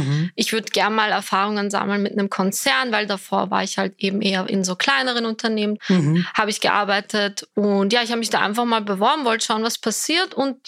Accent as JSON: {"language": "German", "region": "Vienna", "country": "Austria", "tie": "born or raised there", "said": "Ich bin in Wien geboren und aufgewachsen, genau. Aber meine Eltern kommen aus Ankara ursprünglich."}